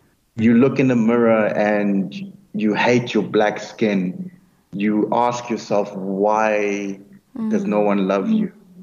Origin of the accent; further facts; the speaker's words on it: Nelspruit, Mpumalanga, South Africa; also born or lived in Free State; I was born in the Free State, and then grew up in Nelspruit, in the late 80s. So I was a child of the transition between the old government and the new government.